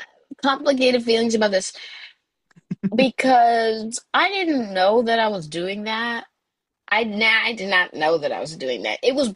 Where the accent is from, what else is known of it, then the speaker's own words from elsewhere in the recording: New York, United States; also born or lived in Baltimore, Maryland; So I grew up in Long Island. I went to Malvern High School, which is literally had like 350 people total, I believe, while I was there.